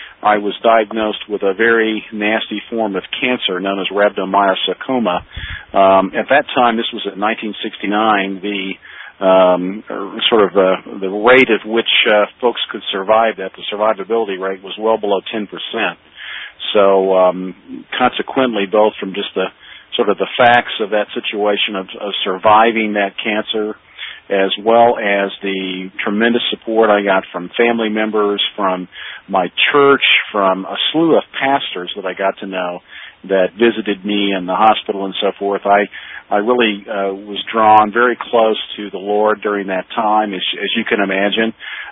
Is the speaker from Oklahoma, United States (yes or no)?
yes; Oklahoma, United States; I am from Oklahoma originally. I'm 57 years old.